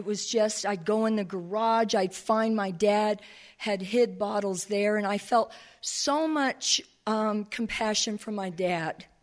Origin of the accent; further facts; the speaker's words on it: California, United States; I grew up in Orange County, and I moved down to the beach when I was 18 because my mom kicked me out.